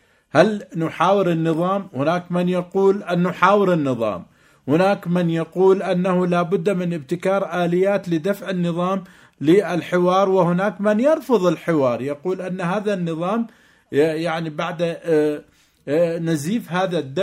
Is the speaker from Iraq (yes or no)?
yes; Iraq; لاحظ هناك معارضات كما حصل عندنا في العراق